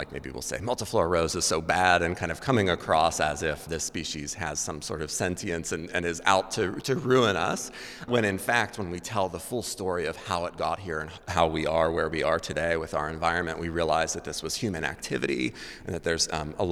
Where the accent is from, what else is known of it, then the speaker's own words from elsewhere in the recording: Pittsburgh, Pennsylvania, United States; And that's definitely how I learned multiflora rose growing up in the Pittsburgh area of the jaggers in your legs as you walk through.